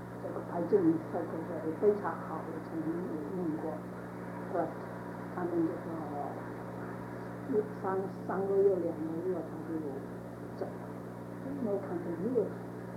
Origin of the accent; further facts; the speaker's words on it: China; 所以我们倒是我们中国人为什么要去接客人？